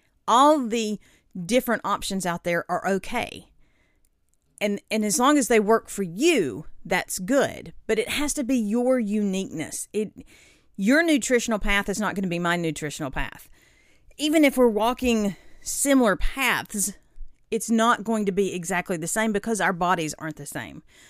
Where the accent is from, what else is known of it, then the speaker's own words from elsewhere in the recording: the South, United States; I am from the South and you have to put on your lips.